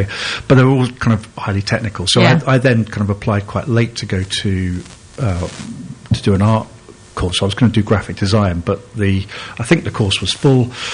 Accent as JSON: {"language": "English", "town": "Bristol", "region": "South West England", "country": "United Kingdom", "tie": "born or raised there", "also_born_or_lived": "Kingston", "moved": "yes", "said": "I was born in Kingston in Surrey, and then we moved to Bristol very early on because my father was an engineer, big engineering city."}